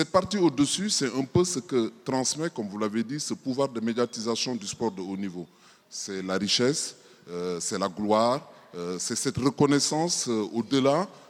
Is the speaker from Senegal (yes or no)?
yes; Senegal; Et par rapport à cela, moi, je viens du Sénégal.